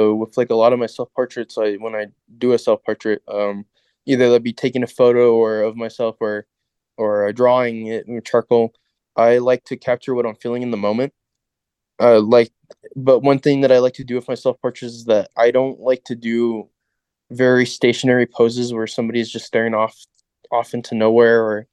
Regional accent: El Paso, Texas, United States; So I was born here in El Paso, grew up in Northeast Central, bounced around a lot, lived from Northeast Central to sometimes the Lower Valley

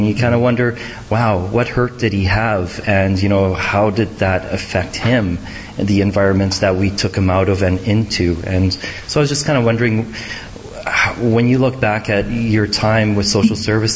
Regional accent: Alberta, Canada; I grew up in Alberta.

